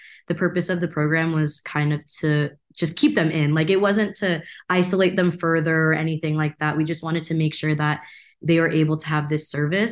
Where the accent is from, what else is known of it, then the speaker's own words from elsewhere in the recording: Pasadena, California, United States; So I grew up in Pasadena, but I wasn't involved in the Pasadena Japanese American community at all because I didn't do that.